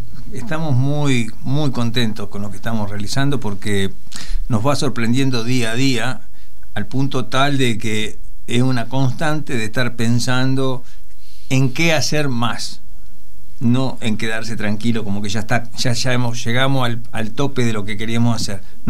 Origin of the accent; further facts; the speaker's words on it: Argentina; te quiero hacer un comentario de lo que siento como argentino